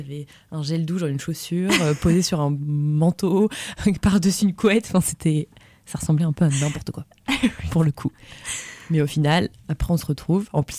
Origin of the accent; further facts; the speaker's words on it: Pays de la Loire, France; parce que moi, je viens de Vendée.